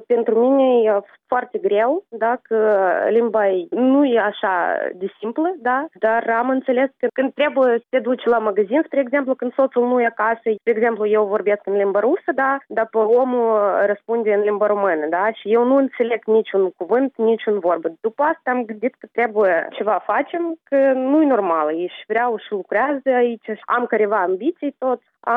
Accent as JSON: {"language": "Romanian", "country": "Ukraine", "first_language": "Ukrainian", "second_language": "Romanian", "lives_now": "Moldova", "said": "Pentru mine e neapărat că e limba ucraineană, e limba mea maternă, da? Și prietenii și rudele întreabă. 7 ani deja trăiesc în Republica Moldova"}